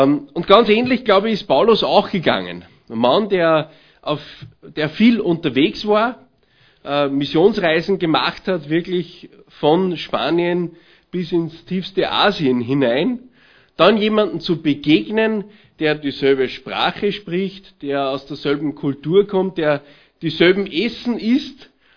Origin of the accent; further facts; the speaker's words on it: Austria; da ist er Österreicher und ich bin Österreicher